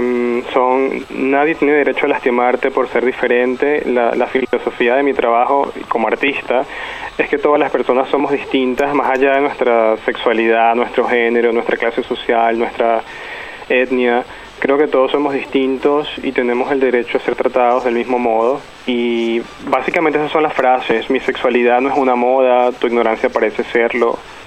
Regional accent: Venezuela; Cuando yo crecí en Venezuela, no había, digamos, ningún modelo para yo poder reconocerme siendo un niño.

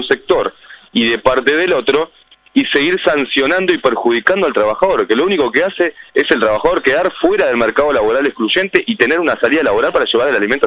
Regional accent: Uruguay; Yo como trabajador y como uruguayo estoy sin trabajo.

